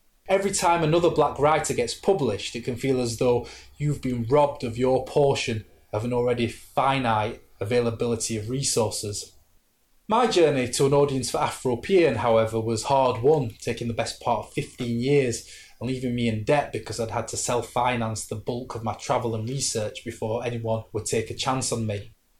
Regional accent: Sheffield, Yorkshire and the Humber, United Kingdom; I'm working class from Sheffield.

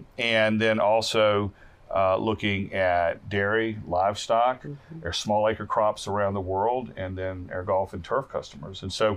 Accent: Virginia, United States; So I'm actually from southeastern Virginia is where I grew up. And my family was in the farm equipment business.

